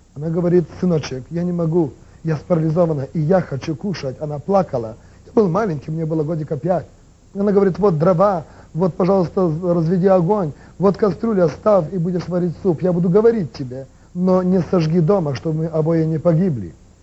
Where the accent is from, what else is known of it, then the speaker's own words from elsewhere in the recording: Western Ukraine, Ukraine; first language Ukrainian; Russian is a second language; мне немножко тяжелее будет говорить на русском, потому что я из западной Украины, и моим родным языком есть украинский.